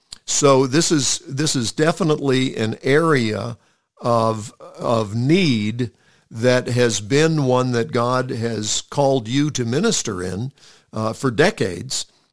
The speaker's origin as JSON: {"language": "English", "town": "Montreat", "region": "North Carolina", "country": "United States", "tie": "born or raised there", "said": "when I was growing up in Montreat, North Carolina."}